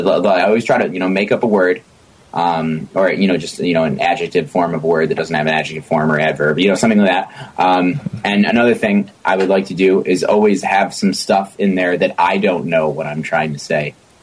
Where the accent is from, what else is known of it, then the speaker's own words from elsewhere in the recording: Michigan, United States; But I am nasally. I'm from Michigan. We are called Michiganders